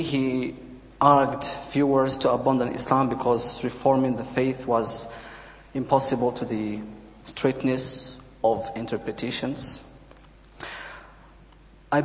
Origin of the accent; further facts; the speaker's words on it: Morocco; I'm from Morocco. 1 year ago, I was a Muslim, a devout Muslim. I grew up in a devout Muslim family environment.